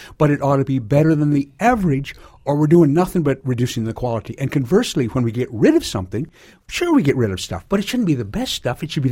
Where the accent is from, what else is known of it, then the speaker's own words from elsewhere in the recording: South Dakota, United States; I grew up in Western South Dakota, and my dad in part was in the cattle business